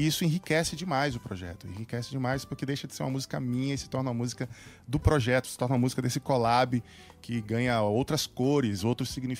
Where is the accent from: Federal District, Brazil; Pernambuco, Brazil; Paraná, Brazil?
Pernambuco, Brazil; Olinda; Mas, assim, a minha família sempre foi da igreja. Nós crescemos na Igreja Batista, lá em Olinda. Igreja Batista de... Primeira Igreja Batista de Rio Doce.